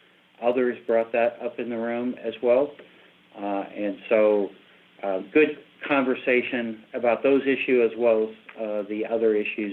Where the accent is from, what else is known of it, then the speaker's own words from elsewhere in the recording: Iowa, United States; I mentioned that I was from Iowa. I mentioned that we're a big ethanol-producing state.